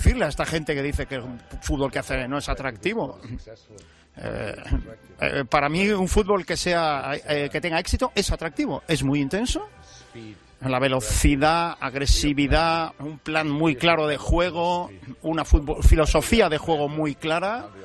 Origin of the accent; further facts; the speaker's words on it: Germany; Spanish is a second language; como yo soy de Alemania, pues admiro esas cosas